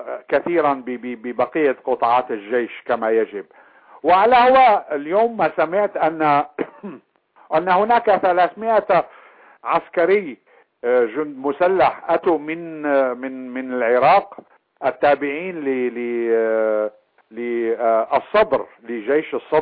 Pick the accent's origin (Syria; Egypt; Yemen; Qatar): Syria; إنما اليوم كمان ماشي الحال كما يقال عندنا في سوريا